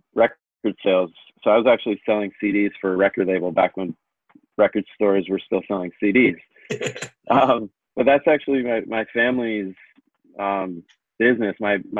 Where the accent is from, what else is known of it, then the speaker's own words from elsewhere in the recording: Amherst, Massachusetts, United States; I grew up in Amherst, Massachusetts, in Western Mass. Went to UMass, which is actually closer to where I grew up than my own high school. So, like, I was a real hometown kid.